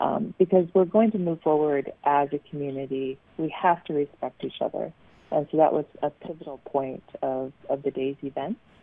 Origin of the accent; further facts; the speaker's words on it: Alaska, United States; I am Tlingit from Southeast.